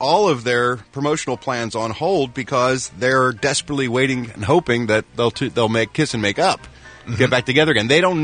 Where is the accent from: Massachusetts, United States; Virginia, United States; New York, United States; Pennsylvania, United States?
Pennsylvania, United States; Philadelphia; My hometown of Philadelphia.